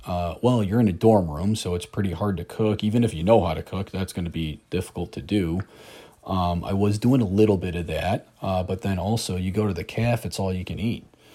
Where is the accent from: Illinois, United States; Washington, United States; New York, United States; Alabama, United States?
Illinois, United States; Chicago; I grew up just outside of Chicago. I still reside just outside of Chicago.